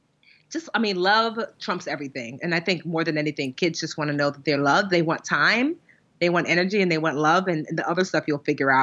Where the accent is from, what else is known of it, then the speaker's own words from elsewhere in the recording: Nigeria; I mean, as much as a Nigerian child can be a troublemaker because, you know, there's only but so much that your parents will allow.